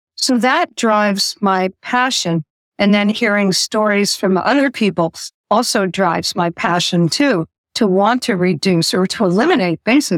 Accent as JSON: {"language": "English", "region": "New Jersey", "country": "United States", "tie": "born or raised there", "said": "I have been chased down the street by cars full of guys growing up in New Jersey, right outside of New York City."}